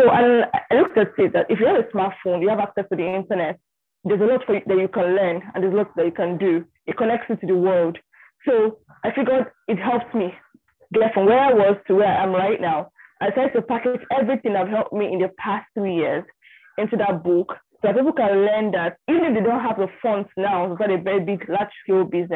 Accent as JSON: {"language": "English", "country": "Nigeria", "said": "I'm from Nigeria."}